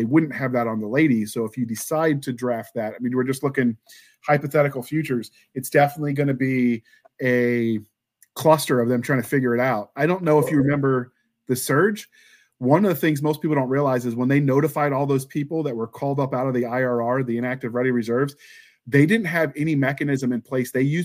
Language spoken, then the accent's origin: English; Canada; I guess I'm Canadian